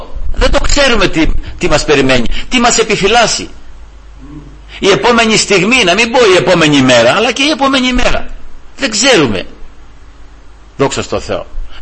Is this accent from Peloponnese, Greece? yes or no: yes; Platanos, Peloponnese, Greece; στο χωριό μου είχα πάει, εκεί που μεγάλωσα, στον Πλάτανο, στον Αυλό το λέμε, είναι Σταλτομηρά βέβαια, είναι αυτό, είναι κοινό της Σταλτομηρών, είναι στον Ταΐγετο προς τη Μεσσηνιακή Μάνη αυτή.